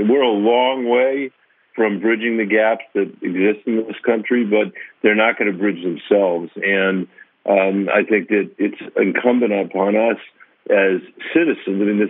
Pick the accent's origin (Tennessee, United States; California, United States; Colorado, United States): Colorado, United States; if you live in a state like Florida, where we had the first debate, or my home state of Colorado, the challenges of climate are all around us